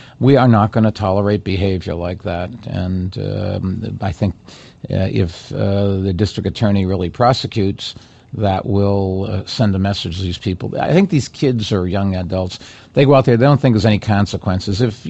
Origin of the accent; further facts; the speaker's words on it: Boston, Massachusetts, United States; No, but where I grew up in Boston, people didn't wear long hairs.